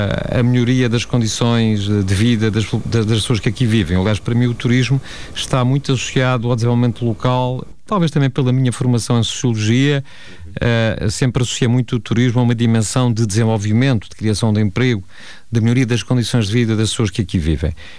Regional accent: Algarve, Portugal; advém até da zona onde nasci, no Algarve, em que nós desde muito cedo convivemos com o turismo

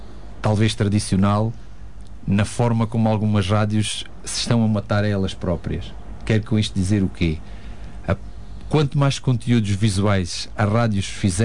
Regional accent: Selmes, Alentejo, Portugal; E eu também sou de Selmes.

